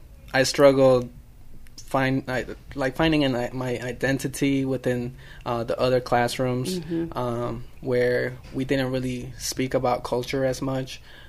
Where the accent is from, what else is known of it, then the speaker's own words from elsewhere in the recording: El Carrizalito, Guanajuato, Mexico; I was born on October 4th, 1994, in a small town called El Carrizalito. That's in the state of Guanajuato, in the city of Irapuato.